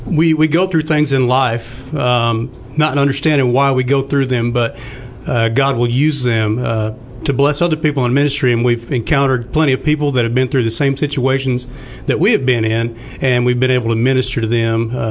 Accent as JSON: {"language": "English", "town": "Graham", "region": "Texas", "country": "United States", "tie": "born or raised there", "said": "I grew up in Graham, Texas, a little small town. You don't go to Graham unless you're going to Graham."}